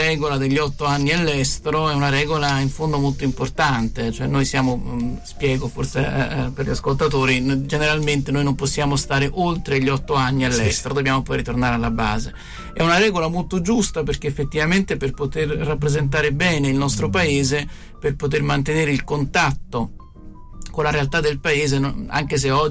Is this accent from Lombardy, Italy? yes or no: no; Rome, Lazio, Italy; anche io sono romano